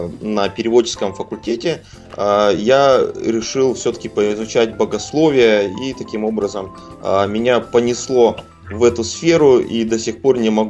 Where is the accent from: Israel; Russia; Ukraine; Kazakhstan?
Kazakhstan; born there; Родился я в Казахстане во времена Советского Союза. Тогда еще жил в немецком поселении, но всю жизнь считал себя русским